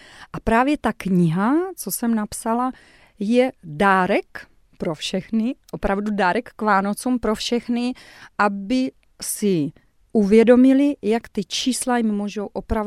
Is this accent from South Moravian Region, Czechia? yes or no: yes; Lisice, South Moravian Region, Czechia; also born or lived in Brno; já jsem vyrostla v Lisicích u Brna a třeba pak jsem vysokou školu studovala v Kloboukách u Brna